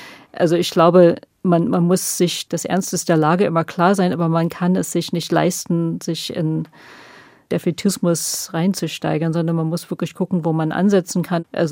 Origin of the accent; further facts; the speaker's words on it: United States; Also ich finde, ich sage immer gern mal, gerade als Amerikanerin, den Europäern